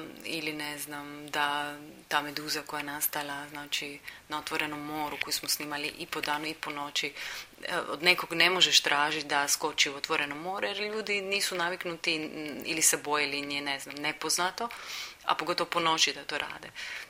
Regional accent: Split, Split-Dalmatia County, Croatia; koja je nastala u Splitu, znači u mom rodnom gradu, uz more.

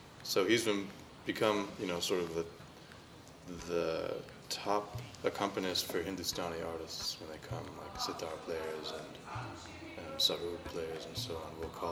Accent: United States; I was born and raised in the U.S. My parents are from India.

